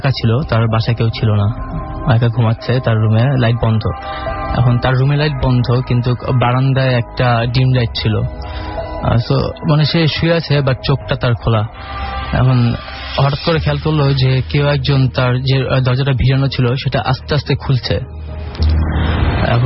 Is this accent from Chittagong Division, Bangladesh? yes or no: no; Dhaka, Dhaka Division, Bangladesh; খিলগাঁও থেকে এসেছি।